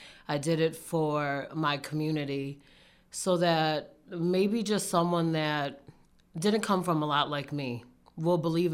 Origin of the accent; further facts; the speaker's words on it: Pittsfield, Massachusetts, United States; I grew up in the Wilson Projects over off of Wakona Street.